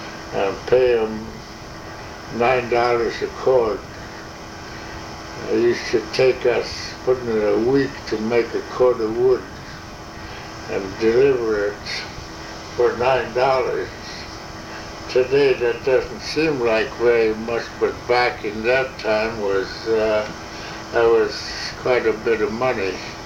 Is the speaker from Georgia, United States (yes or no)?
no; Valdez, Alaska, United States; born or raised there; also born or lived in Elmar